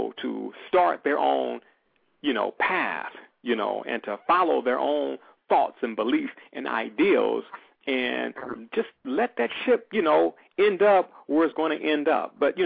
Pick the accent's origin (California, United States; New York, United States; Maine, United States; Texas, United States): California, United States; Los Angeles; Yes, I grew up in South Central Los Angeles, spent a lot of time in Compton and Watts because of relatives.